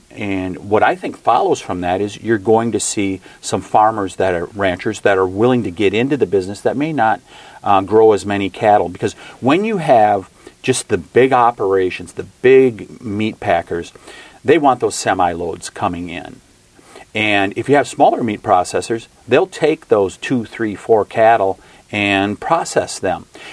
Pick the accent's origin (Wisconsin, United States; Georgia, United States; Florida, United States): Wisconsin, United States; I mean, when you're in northern Wisconsin, where I come from in the winter, the sun doesn't shine much.